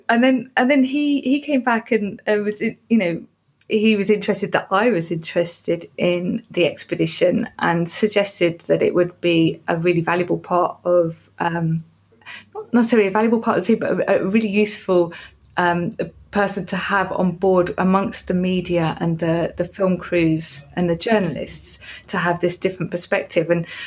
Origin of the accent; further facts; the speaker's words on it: Southend-on-Sea, East of England, United Kingdom; I mean, I grew up in Southend, so an albacore dinghy was the extent of my ocean going, you know, on the estuary.